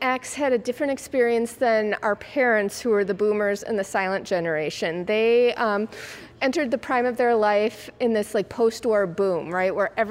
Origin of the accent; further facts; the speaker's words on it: Illinois, United States; I grew up in the Chicago suburbs, and that was, like, a huge thing for, like, a minute in the 80s.